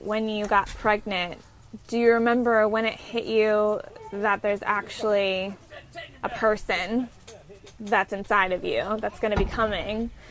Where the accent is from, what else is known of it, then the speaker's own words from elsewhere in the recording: Pennsylvania, United States; now in Washington, United States; I'm from Pennsylvania, which is like 4 hours away from my new home and my new job in D.C.